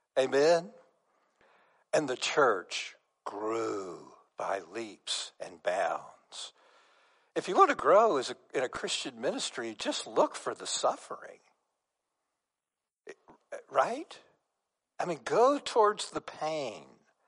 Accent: United States; You know, just as an American in 21st century, I might stand up here and say, hey, we're all going to go to Blackburn's barbecue for lunch.

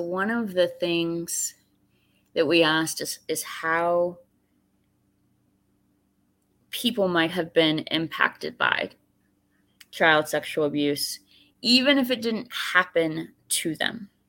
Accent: Florida, United States; grew up in Florida, which, well, some people say is not the South, but is the South, in a conservative background.

